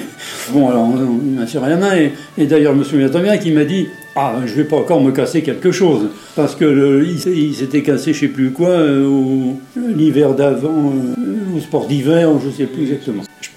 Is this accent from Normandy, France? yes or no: yes; Caen, Normandy, France; born there; Caen d'ailleurs. Qui est quand même ma ville natale.